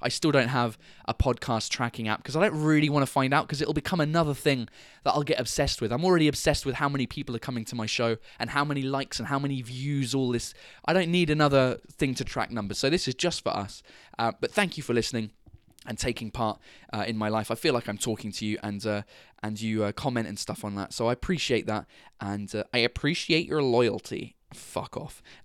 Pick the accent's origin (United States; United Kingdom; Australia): United Kingdom; England; I couldn't get on stage and be like, "Hi, I'm English," without talking about the fact that we'd all started beating the shit out of each other down in Marseille.